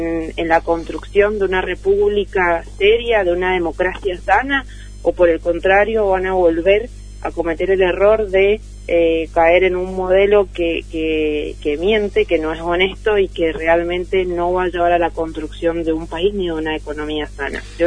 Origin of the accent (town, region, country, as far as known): Argentina